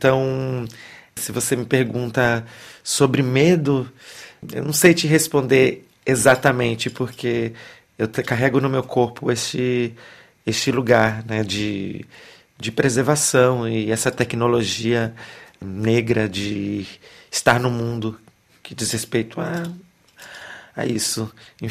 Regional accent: Brazil; Nós que nascemos, enfim, crescemos no Brasil

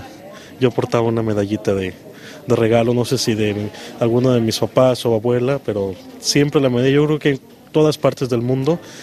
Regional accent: Mexico; Venimos 25 peregrinos de México

